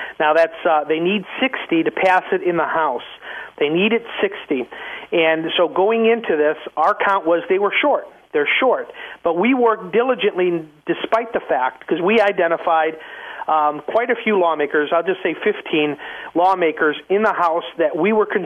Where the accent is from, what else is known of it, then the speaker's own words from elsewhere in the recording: Chicago, Illinois, United States; I was born and raised in Chicago. My dad was a Chicago firefighter. I went to the finest Chicago public schools.